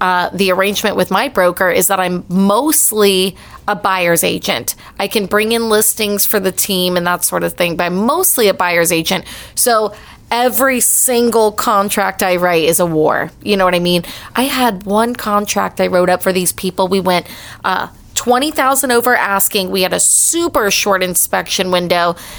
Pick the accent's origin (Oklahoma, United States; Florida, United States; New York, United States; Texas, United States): Florida, United States; Cape Coral; I'm actually born and raised Cape Coral.